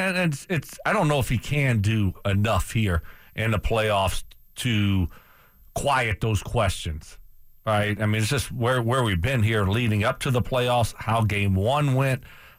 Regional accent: Louisiana, United States; I grew up in Louisiana. We didn't have any, you know, ice skating rinks around.

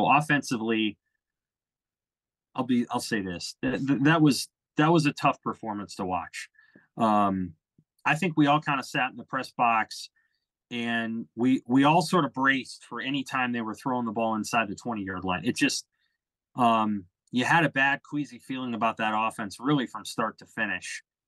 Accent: Nebraska, United States; Colorado was in many ways the rival of my adolescence growing up in Nebraska.

